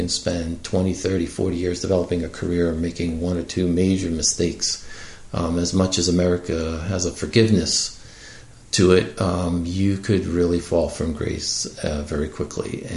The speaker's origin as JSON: {"language": "English", "town": "Queens", "region": "New York", "country": "United States", "tie": "born or raised there", "said": "I'm from Queens. Where are you from? Queens. Where did you go to school? PS 131. Where did you go? PS 131. It was really an amazing elementary school, one of the best in New York City at the time. And then I went to Jamaica High School."}